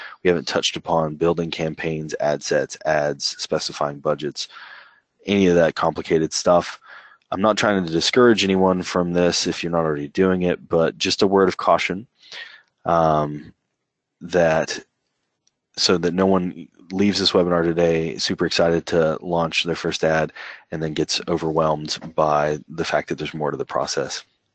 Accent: Chattanooga, Tennessee, United States; it looked like I was logging into the internet from Chattanooga for a time

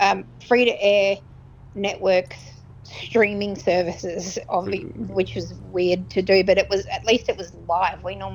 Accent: Australia; as an Australian who's not privy to certain things, I wouldn't know that.

